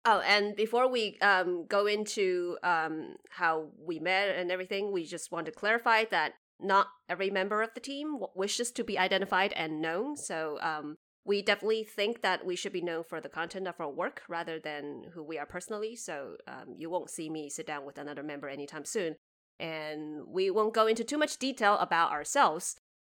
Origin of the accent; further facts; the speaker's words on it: China; English is a second language; Right. And so I'm Chinese and currently lives in China.